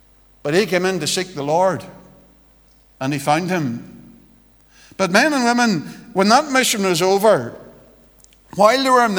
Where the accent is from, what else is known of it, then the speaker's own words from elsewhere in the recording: Annaghmore, Northern Ireland, United Kingdom; I come from Annaghmore, and if you know where that is, well, it's not too far from a place called the Birches.